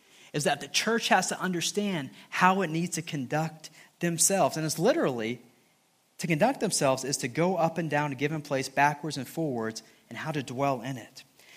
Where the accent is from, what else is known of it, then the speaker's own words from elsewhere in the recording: Rantoul, Illinois, United States; there was a large group of guys that I would hang out with in my hometown of Rantoul.